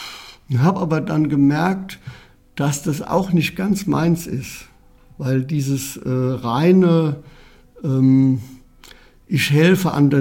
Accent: Herdorf, Rhineland-Palatinate, Germany; born there; In einem einer Kleinstadt, Herdorf heißt sie, und liegt am Rande, am nordöstlichen Rande des Westerwaldes.

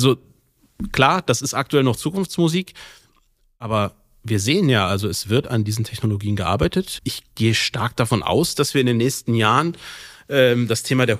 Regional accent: Solingen, North Rhine-Westphalia, Germany; in meiner Heimatstadt Solingen

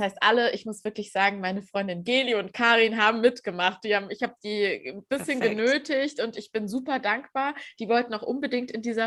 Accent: Erfurt, Thuringia, Germany; now in Berlin, Germany; weil in Berlin ist das ja nicht wie damals bei uns in Erfurt, wo man irgendwie 5 Minuten läuft

